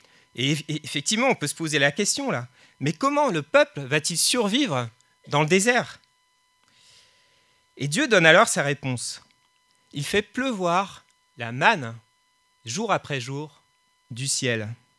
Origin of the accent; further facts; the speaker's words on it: France; Et en tant que Français, la Bastille va réveiller en nous plein de symboliques.